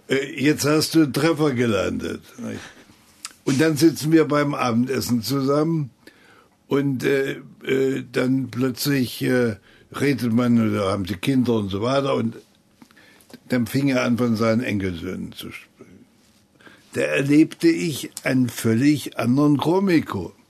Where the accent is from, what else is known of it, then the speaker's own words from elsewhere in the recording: Halle, Saxony-Anhalt, Germany; Ich stamme aus Halle und will, dass diese Stadt wieder in einem Staat liegt